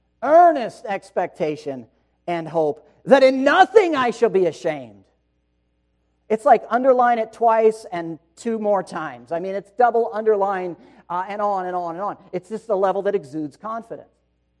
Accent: Indiana, United States; And we are from Indiana, our family is, and so we would watch the Indiana Pacers a lot.

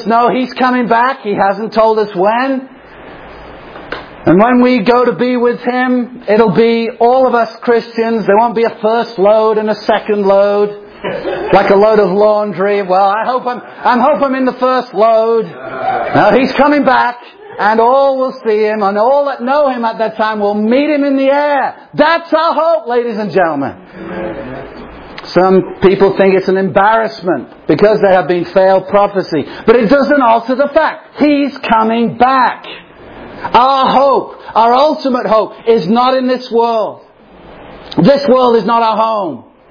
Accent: England, United Kingdom; I grew up in England

